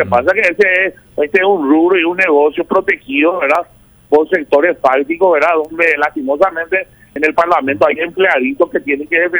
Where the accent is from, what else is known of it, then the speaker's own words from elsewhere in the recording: Ñemby, Central, Paraguay; De Ñembú, señor.